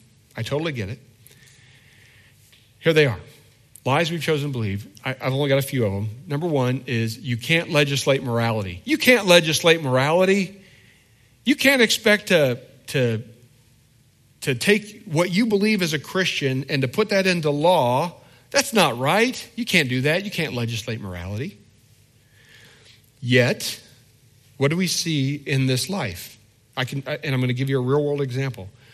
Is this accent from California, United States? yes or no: no; Indiana, United States; I don't know. I'm from Indiana.